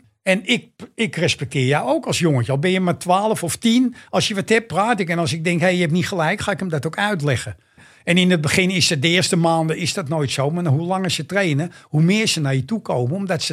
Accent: The Hague, South Holland, Netherlands; accent: Amsterdam; Ik ben een Hagenees, maar ik praat echt Amsterdam.

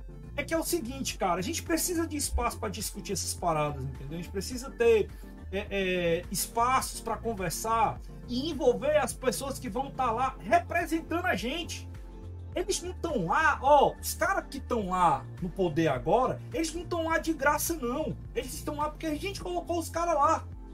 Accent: Ceará, Brazil; Como bom cearense, eu vou mandar um aí dentro.

